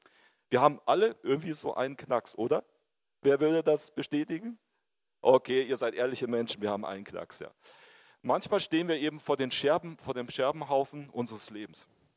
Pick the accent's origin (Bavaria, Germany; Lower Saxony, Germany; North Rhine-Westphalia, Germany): Bavaria, Germany; Und ihr müsst wissen, ich komme halt aus Bayern.